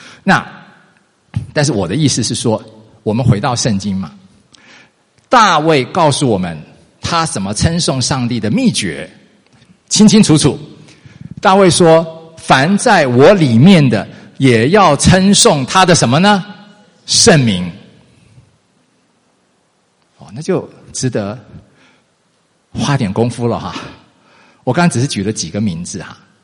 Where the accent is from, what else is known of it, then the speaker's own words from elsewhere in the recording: Taiwan; 我就透露一下哈，在我是台湾出生长大